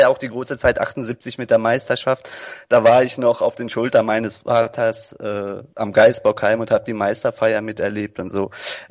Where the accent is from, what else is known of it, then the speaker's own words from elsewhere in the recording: Germany; Also ich bin ja Deutscher, ich weiß das nicht so genau.